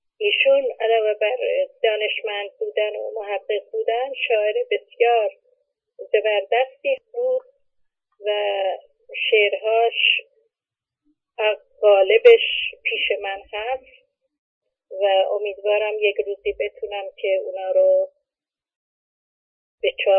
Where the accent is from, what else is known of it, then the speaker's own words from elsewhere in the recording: Tehran, Tehran Province, Iran; also born or lived in Tabriz; من در تبریز دلاورخیز متولد شدم و تا دو سه سالگی در اونجا بودم، چون بعدا مادر و پدرم از هم جدا شدن و من تحت سرپرستی عمم به تهران آمدم